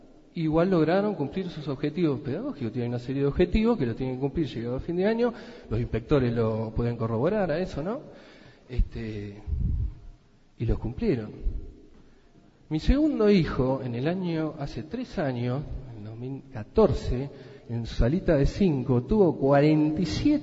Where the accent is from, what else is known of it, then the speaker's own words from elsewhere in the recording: Argentina; estoy orgulloso de ejercer el derecho que como argentino, y según lo que establece la Constitución Nacional, me compete a mí y a mis hijos